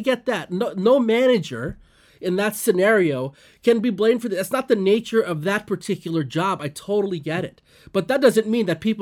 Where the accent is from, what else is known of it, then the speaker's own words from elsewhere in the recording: California, United States; So I grew up in the Bay Area.